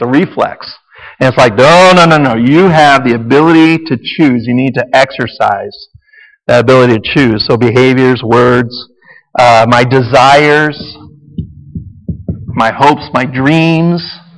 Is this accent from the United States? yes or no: yes; United States; It's an obligation. I'm an American, for crying out loud. I got to eat it.